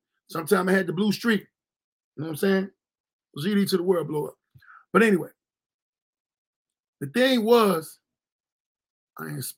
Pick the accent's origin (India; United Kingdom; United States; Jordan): United States; Chicago, Illinois; Like, you know, from Chicago, from the South Side. Born and raised in Inglewood. My mama moved to the East Side.